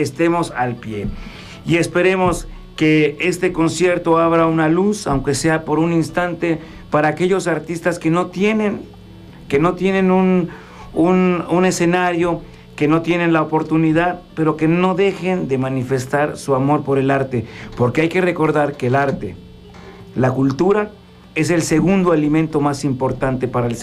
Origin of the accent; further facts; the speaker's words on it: Yucatán, Mexico; Yo soy un enamorado de Morelos. Yo tengo yo aunque soy yucateco, tengo mi pasaporte de guayabo.